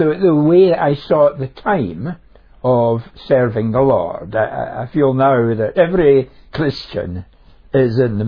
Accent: Scotland, United Kingdom; now in London, United Kingdom; Oh yes, I'm Scottish. We live in London now, but I am Scottish.

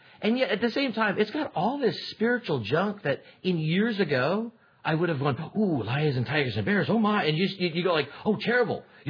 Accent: California, United States; I am a Californian in terms of I like smoke-free environments.

